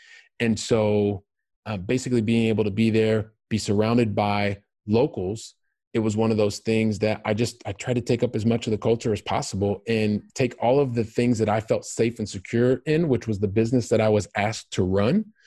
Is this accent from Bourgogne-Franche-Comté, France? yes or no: no; Paris, Île-de-France, France; also born or lived in Montpellier / Cagliari; I was from Paris, and then I went down to Montpellier, which is on the coast. And then I was living in Sardinia in a town called Cagliari.